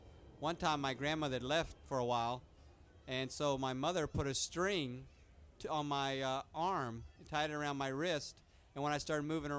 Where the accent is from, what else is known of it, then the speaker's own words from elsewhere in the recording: Baltimore, Maryland, United States; Took me to famous hospitals, Johns Hopkins in Baltimore. I'm from Baltimore.